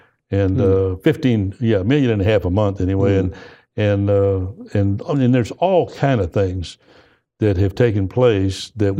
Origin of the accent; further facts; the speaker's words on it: Dallas, Texas, United States; well, I'm from Dallas, Texas, and we've been over, we prayed before we came